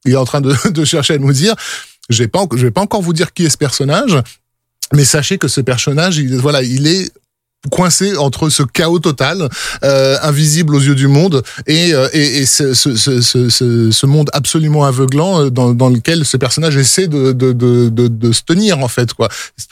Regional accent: France; nous, on est français, donc on entend du français

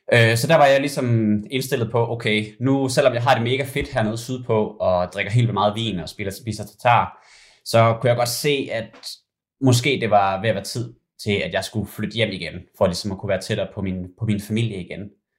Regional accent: Skanderborg, Central Denmark Region, Denmark; Vi voksede op i Skanderborg sammen.

